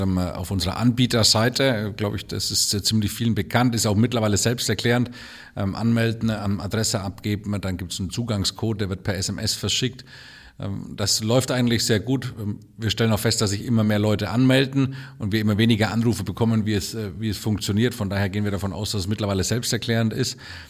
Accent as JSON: {"language": "German", "region": "Bavaria", "country": "Germany", "said": "Ja, ich hoffe, es wird auch ähnlich, wie wir es aus den heimatlichen Gefilden kennen. Und wir bekommen so ein bisschen das bayerische Flair hier reproduziert."}